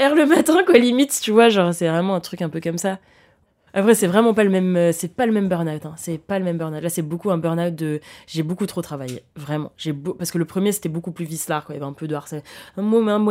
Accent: France; moi je suis française, donc en fait, j'ai fait de la littérature française

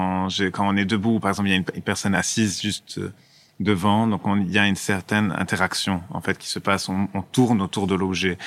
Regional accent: Lebanon; c'est quelque chose qui nous a attirés en tant que Libanais, qui sommes un pays avec une très grande diaspora, nous voyageons énormément

